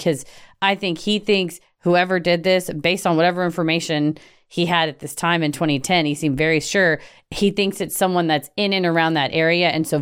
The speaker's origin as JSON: {"language": "English", "region": "the South", "country": "United States", "said": "I feel like maybe it's because we're from the South, and then and my mind goes to the horrible history of lynching in the South."}